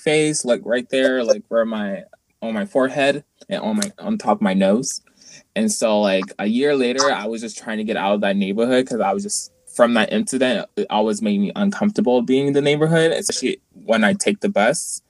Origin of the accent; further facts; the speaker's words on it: Jacksonville, Florida, United States; I lived here all of my life. I was born and raised. I literally lived like almost everywhere like here in Jacksonville. I grew up in the Arlington area.